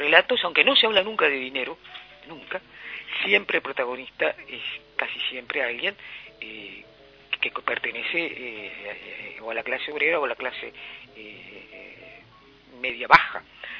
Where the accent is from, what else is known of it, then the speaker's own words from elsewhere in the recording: Montevideo, Uruguay; born there; yo nací en Montevideo por casualidad.